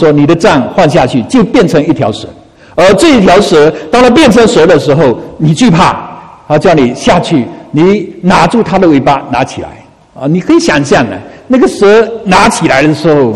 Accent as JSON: {"language": "Chinese", "country": "China", "said": "我就说我们是中国人"}